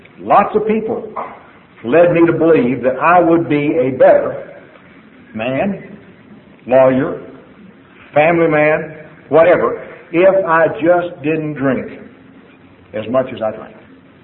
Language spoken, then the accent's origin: English; Texas, United States; I was raised out in West Texas on a farm, and we had a dog.